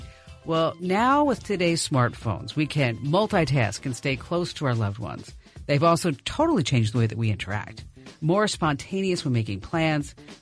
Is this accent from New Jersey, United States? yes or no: yes; New Jersey, United States; Well, yeah, I was from New Jersey, driving to the beach and then putting the car back in the garage